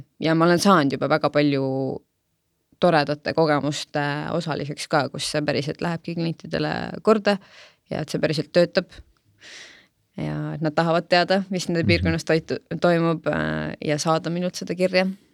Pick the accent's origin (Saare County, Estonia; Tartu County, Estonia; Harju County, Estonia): Harju County, Estonia; Saue; Mu piirkond ongi mu kodukant, Laagri ja Saue.